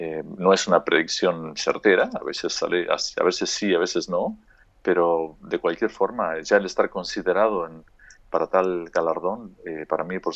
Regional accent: Córdoba, Argentina; now in Canada; Estoy en Canadá, sí, hace muchos años ya. Yo me fui de Argentina hace 32 años y estoy en Canadá hace 22 años.

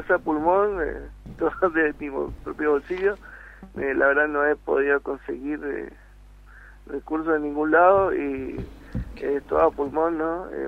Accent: Barranqueras, Chaco, Argentina; Bueno, yo soy de acá, de Barranquera.

